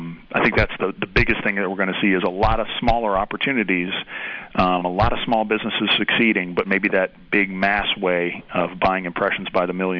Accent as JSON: {"language": "English", "town": "Atlanta", "region": "Georgia", "country": "United States", "tie": "born or raised there", "lives_now": "Cincinnati, United States", "said": "I grew up in Atlanta, where we saw incredible fast growth that actually wrecked the quality of life in many ways."}